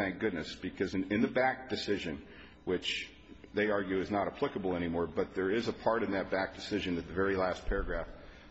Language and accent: English; Reno, Nevada, United States; I'm from Reno, Nevada.